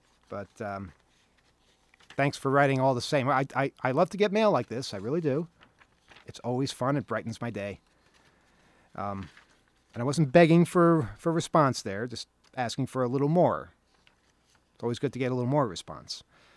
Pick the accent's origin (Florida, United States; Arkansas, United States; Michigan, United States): Arkansas, United States; Fort Smith; In 1999, in my hometown of Fort Smith, Arkansas, there were a rash of vehicle and garage break-ins